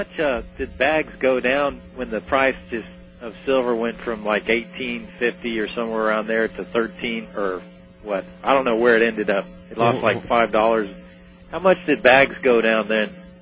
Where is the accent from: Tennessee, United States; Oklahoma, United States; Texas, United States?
Texas, United States; I'm from East Texas.